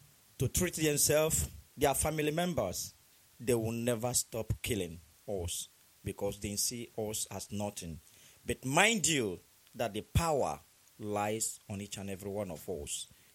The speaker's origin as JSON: {"language": "English", "country": "Nigeria", "said": "I'm from Omodioka village, Oka, in Biafra land."}